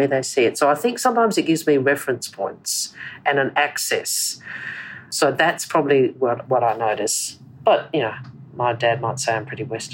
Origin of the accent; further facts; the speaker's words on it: Adelaide, South Australia, Australia; Adelaide and I've lived in Australia most of my life. And, yes, my father's of Chinese heritage, but we're Malaysian Chinese.